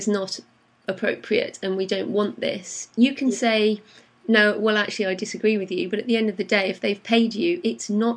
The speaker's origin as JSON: {"language": "English", "country": "United Kingdom", "said": "being British, if you haven't got a US a bank account and tax number"}